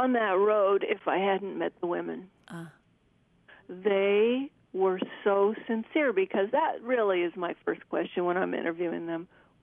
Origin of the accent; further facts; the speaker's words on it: United States; And I think that's because I'm American, you know.